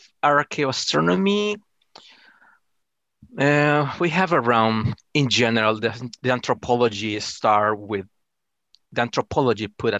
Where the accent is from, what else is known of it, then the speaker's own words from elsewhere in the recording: El Salvador; moved away as an adult; now in United States; I am from Salvador, by the way. I came to the United States 5 years ago.